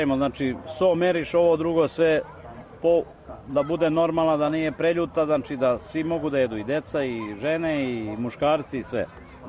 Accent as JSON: {"language": "Serbian", "town": "Belegiš", "region": "Vojvodina", "country": "Serbia", "said": "Iz Belegiša, Karađorđeva 39A, naša prerada, domaćinstvo naše"}